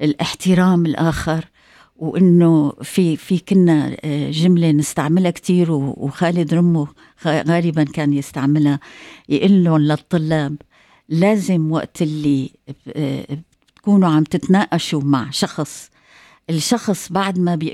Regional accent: Syria; ولذلك أنا بحكي بالعربي، أنا صحافي بكتب بالعربي، فلذلك أنا سوري عربي، وهذا نحن تربينا هيك،

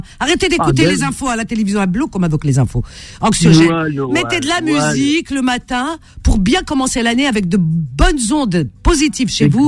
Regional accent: Cherchell, Tipaza Province, Algeria; Cherchal, c'est ma ville natale, c'est normal, hein, qui ne le sait pas.

